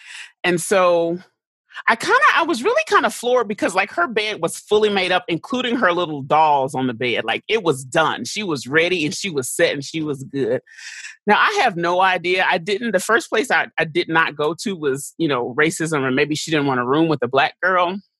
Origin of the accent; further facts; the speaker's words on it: Texas, United States; I grew up in Texas, right? Texas has never been known for its, maybe now, Dallas.